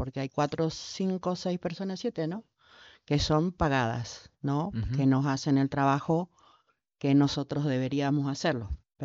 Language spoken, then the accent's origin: Spanish; Tierra Colorada, Misiones, Argentina; Y yo vengo de Misiones, de una zona de Tierra Colorada